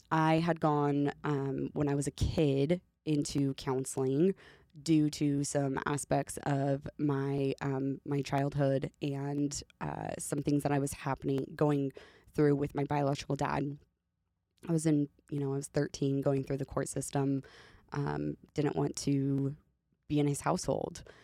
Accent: Idaho, United States; also born or lived in Washington; I was born in Washington. I was raised in Idaho.

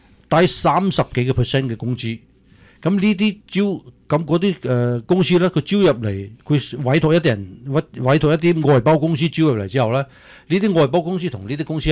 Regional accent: United States; 你本身我作为美国人，我喺读书，因为读书而家咧读咗几年出嚟啦，我都系做 IT 嘅。

